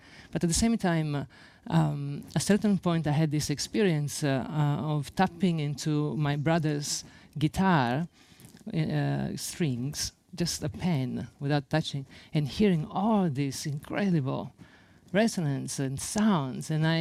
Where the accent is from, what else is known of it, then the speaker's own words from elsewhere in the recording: Sicily, Italy; born there; English is a second language; the first thing that comes to me is that I was born in Sicily, and that for me informed so much my psyche, my personality.